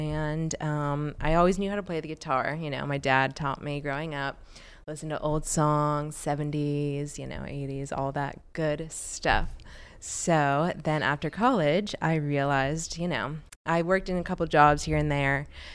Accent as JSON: {"language": "English", "town": "Titusville", "region": "Florida", "country": "United States", "tie": "born or raised there", "said": "So I was born and raised in Titusville, Florida."}